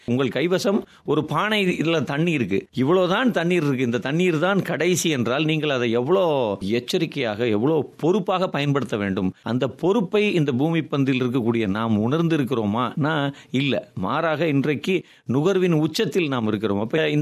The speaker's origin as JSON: {"language": "Tamil", "town": "Mumbai", "region": "Maharashtra", "country": "India", "tie": "born or raised there", "said": "நான் பெரும்பகுதியாக மும்பை நகரத்திலே வளர்ந்தவன்"}